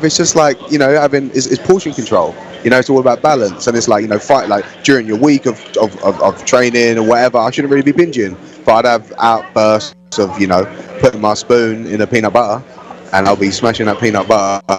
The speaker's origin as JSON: {"language": "English", "region": "London", "country": "United Kingdom", "moved": "yes", "lives_now": "Coconut Creek, United States", "said": "I actually live in Coconut Creek, but I'm originally from Southeast London. But I've been over here for like 7 years now."}